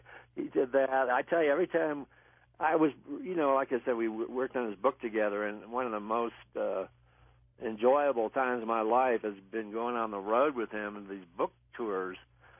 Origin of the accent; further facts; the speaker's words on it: San Diego, California, United States; as a kid growing up in San Diego, I was born in 46, and so I spent a good chunk of my time in San Diego as a kid.